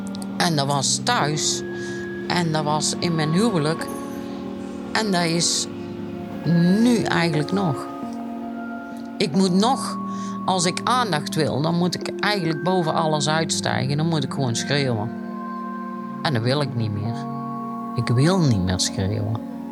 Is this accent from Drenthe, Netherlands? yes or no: no; Oirschot, North Brabant, Netherlands; born there; Ik ben in Oorschot geboren.